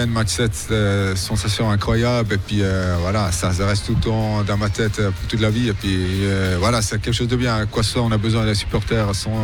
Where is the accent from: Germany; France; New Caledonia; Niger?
Germany; À la fin, je suis allemand, du coup, un peu plus calme